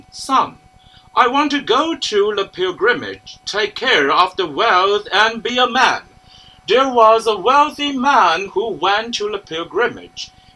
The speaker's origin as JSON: {"language": "English", "country": "Taiwan", "second_language": "English", "said": "Welcome to the Anataxis and Anamorphosis. … from Taiwan."}